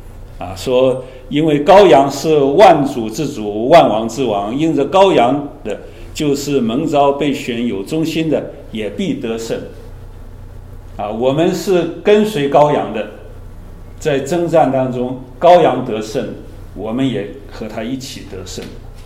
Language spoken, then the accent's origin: Chinese; China; 我们中国人说兵凶战危啊